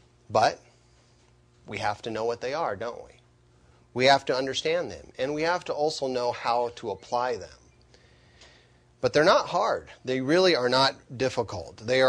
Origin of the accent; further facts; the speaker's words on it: California, United States; You know, I grew up in California, and I experienced several earthquakes in my life, some of them very large earthquakes.